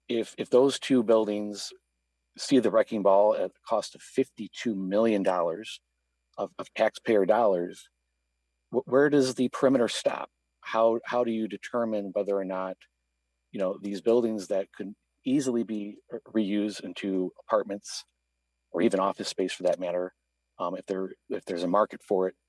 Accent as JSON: {"language": "English", "town": "Joliet", "region": "Illinois", "country": "United States", "said": "So I'm from Joliet, Illinois, and my personal preservation project is the old Joliet Prison."}